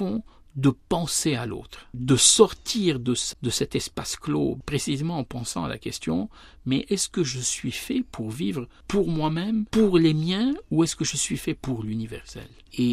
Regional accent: Lebanon; now in France; Je suis né dans un lieu, j'ai vécu dans un autre, j'ai grandi au Liban, je me suis transporté ensuite en France.

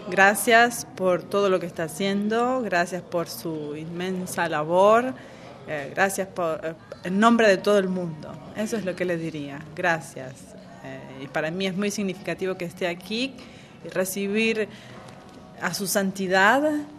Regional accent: Argentina; tengo que estar ahí como argentina

